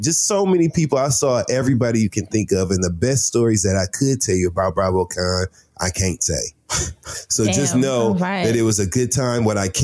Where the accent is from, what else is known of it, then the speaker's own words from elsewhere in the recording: Flint, Michigan, United States; And shout out to Dr. Scott, because we're actually from the same place. We're both from Flint, Michigan.